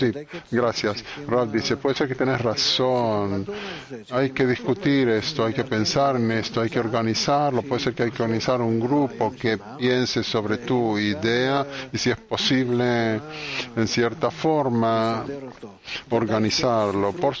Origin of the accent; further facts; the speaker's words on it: New York, United States; de Nueva York.